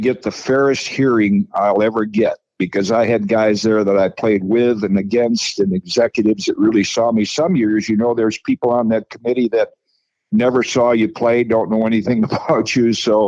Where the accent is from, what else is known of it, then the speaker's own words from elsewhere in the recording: Michigan, United States; because as a kid growing up in Michigan, every holiday, well, in the summer, Memorial Day and Labor Day, the town team played a doubleheader